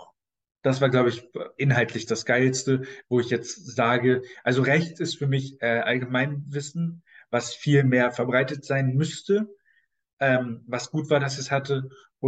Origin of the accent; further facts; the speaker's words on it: Germany; ich bin Deutscher durch und durch